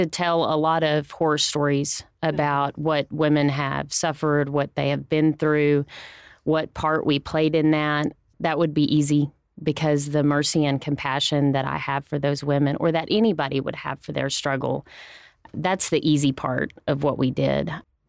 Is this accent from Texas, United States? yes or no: yes; Abernathy, Texas, United States; also born or lived in Lubbock; I was born in Lubbock. I grew up in Abernathy. I graduated from Abernathy High School and went on to Texas Tech